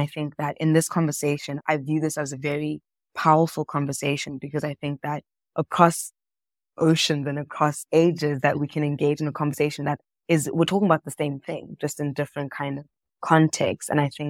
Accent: South Africa; I'm a South African person.

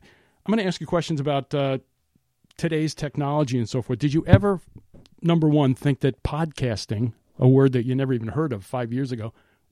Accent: New York, United States; Yeah, I'm from Long Island originally.

